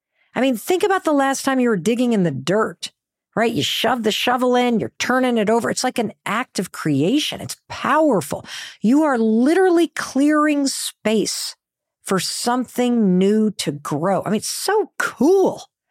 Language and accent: English; Michigan, United States; So end of May, Memorial Day, United States … growing up in Western Michigan, we would load up into the Jeep Wagoneer and we would drive to the garden center